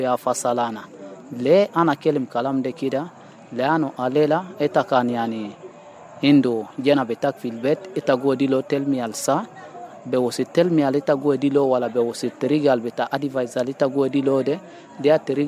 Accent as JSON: {"language": "Arabic", "country": "South Sudan", "said": "ومن ده كله أنا كمواطن جنوبي"}